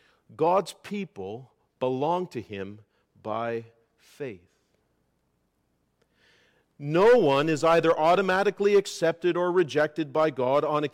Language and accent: English; Canada; how much I take my citizenship as a Canadian for granted, because I've been born into it.